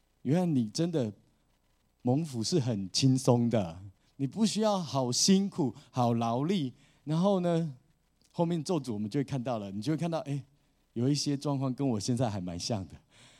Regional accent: Taiwan; 就是像不像我们台湾人的想法

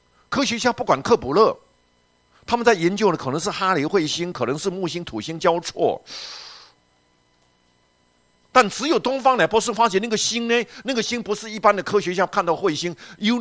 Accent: Houbi, Tainan, Taiwan; 我是南部台南后壁长大的，我家就在乌树林糖厂旁边

